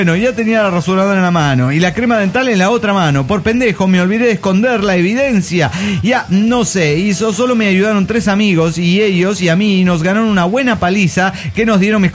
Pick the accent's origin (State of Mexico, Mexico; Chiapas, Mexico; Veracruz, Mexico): Chiapas, Mexico; Chiapa de Corzo; de Chapa de Corzo.